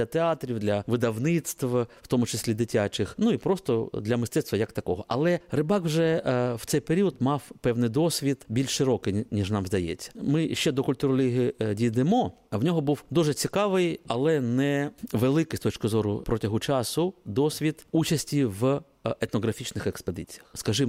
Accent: Kharkiv, Kharkiv Oblast, Ukraine; Оскільки я сам з Харкова, то я можу це в паралелі відслідкувати.

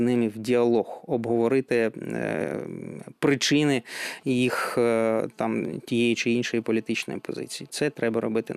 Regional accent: Donbas, Ukraine; бо ми самі з Донбасу, і ми висуваємося в цьому регіоні

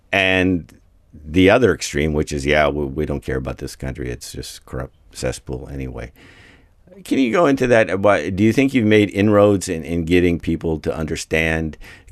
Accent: United States; as American.

